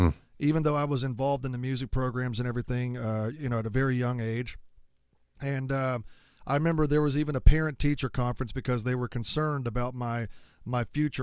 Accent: Georgia, United States; So, like, you know, I grew up in Southeast Georgia, which I have no regrets about. I love it down here, and that's why I still live here.

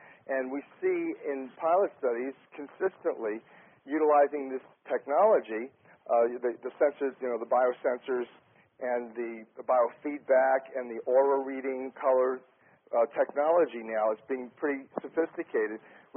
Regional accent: Philadelphia, Pennsylvania, United States; born there; I was born in Philadelphia.

